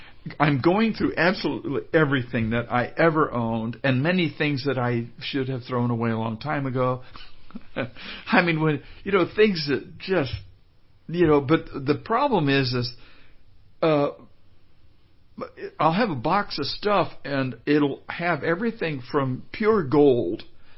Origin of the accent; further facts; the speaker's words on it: Kansas, United States; I wrote a brief note saying I'm from Kansas, you know, in L.A. for the summer